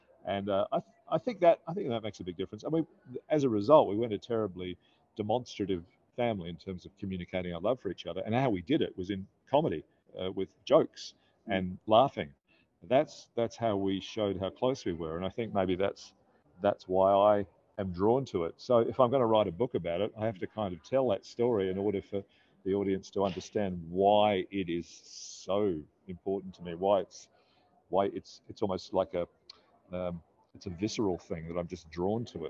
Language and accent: English; Adelaide, South Australia, Australia; one of my complaints about growing up in Adelaide was that it was just, in our house, just a bit dull.